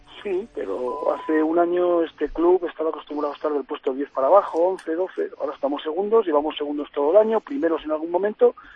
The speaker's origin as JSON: {"language": "Spanish", "region": "Castile and León", "country": "Spain", "said": "yo soy de León, de Palencia"}